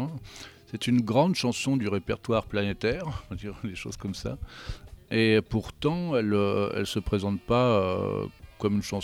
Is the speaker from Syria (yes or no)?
no; Brittany, France; Parce que j'ai grandi en Bretagne dans les années, je suis né en 70